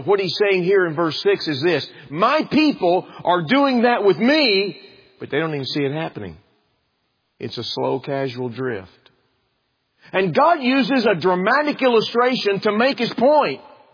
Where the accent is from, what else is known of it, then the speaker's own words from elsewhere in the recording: Texas, United States; I'm a Texan. I grew up watching old cowboy westerns.